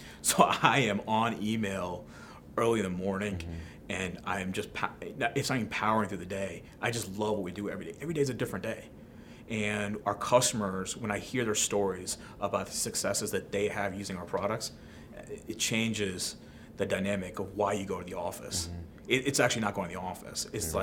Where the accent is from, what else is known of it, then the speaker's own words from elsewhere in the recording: Fairfax, Virginia, United States; I'm a Northern Virginia guy. I went to George Washington University. I grew up in Fairfax. I never want to leave the area